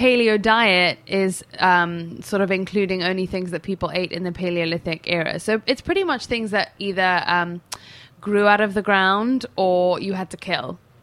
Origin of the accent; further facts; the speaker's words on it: London, United Kingdom; London as well. England.